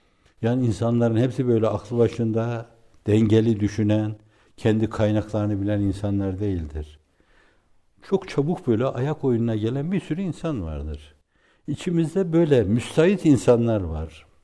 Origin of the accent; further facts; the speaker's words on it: Erzurum, Turkey; Ben Erzurumluyum.